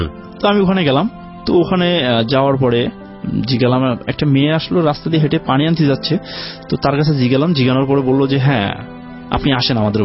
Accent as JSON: {"language": "Bangla", "town": "Satkhira", "region": "Khulna Division", "country": "Bangladesh", "said": "জি আমি সাতক্ষীরা থেকে আসছি … আপনাকে কে বলছে?"}